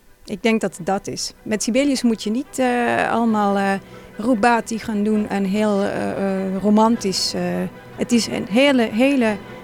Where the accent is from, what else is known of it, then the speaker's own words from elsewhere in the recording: Finland; Dutch is a second language; moved away as an adult; now in Netherlands; Ik kom oorspronkelijk uit Finland. Ik woon nu 20 jaar in Nederland. Ik kwam naar Nederland voor mijn studie.